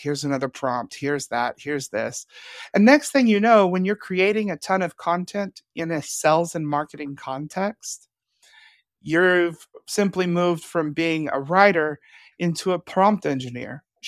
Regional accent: Lubbock, Texas, United States; So I grew up in Lubbock, Texas. Texas Panhandle, great town.

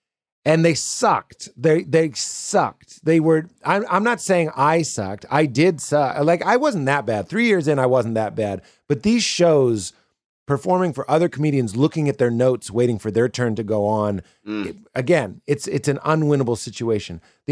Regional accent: Chicago, Illinois, United States; I'm from Chicago. I've been doing 3 years. I'm just looking for a home club.

